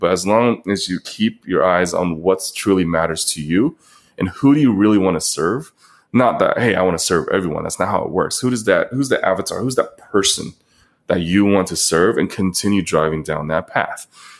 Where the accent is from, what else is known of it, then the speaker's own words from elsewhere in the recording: China; moved away; I come from China. I'm an immigrant.